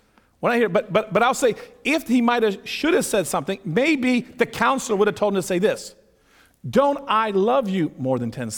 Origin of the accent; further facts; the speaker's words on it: Pennsylvania, United States; now in California, United States; And we go in, and our family, we come from Pennsylvania, where things are a little bit more strict, let's say. Now we're in California.